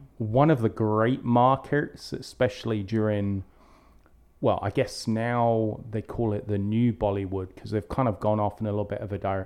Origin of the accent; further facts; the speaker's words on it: England, United Kingdom; growing up in England with not many TV channels